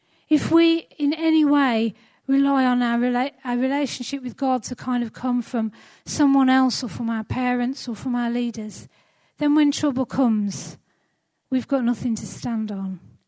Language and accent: English; Halesowen, West Midlands, United Kingdom; I come from Halesowe, and we still live in Halesowe.